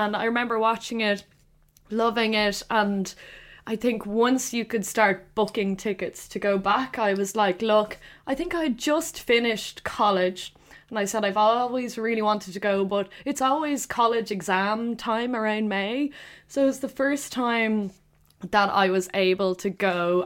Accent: Ireland; we're both Irish, close in age.

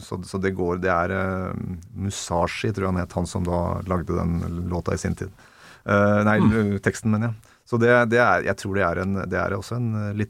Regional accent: Åsa, Buskerud, Norway; Vegård skole I hjembygda mi Åsa innes I Steinsfjorden på Ringerike

